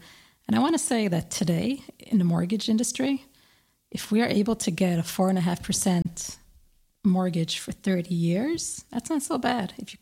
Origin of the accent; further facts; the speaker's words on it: Jerusalem, Jerusalem District, Israel; I would move back to Yerushalayim because I grew up in Yerushalayim and it's just a beautiful place